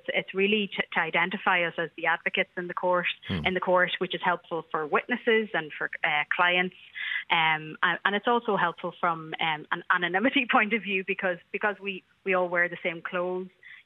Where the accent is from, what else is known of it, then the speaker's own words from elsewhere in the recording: Ulster, Ireland; moved away as an adult; now in Dublin, Ireland; I'm from the Gaeltacht area, a place called Clonmealy. And so I did my secondary schooling there, and I've been in Dublin then since I went to university.